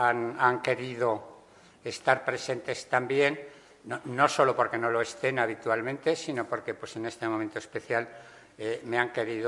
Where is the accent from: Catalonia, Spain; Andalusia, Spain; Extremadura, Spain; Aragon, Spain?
Aragon, Spain; yo estoy aquí entre dos colosos y soy un enanito aragonés